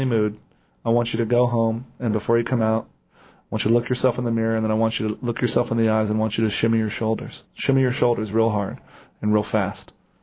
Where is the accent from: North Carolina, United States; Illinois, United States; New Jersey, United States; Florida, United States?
New Jersey, United States; also born or lived in New York City; now in Los Angeles, United States; I grew up in the East Coast of New Jersey. I was in New York City doing stand-up for about 7 years, and then I've been in L.A. for about 2.5 years.